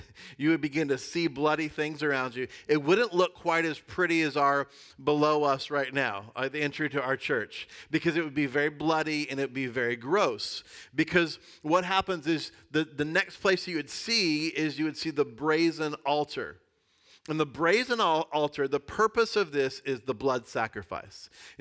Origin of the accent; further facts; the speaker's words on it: United States; I don't believe Christians are the better way because I'm from America.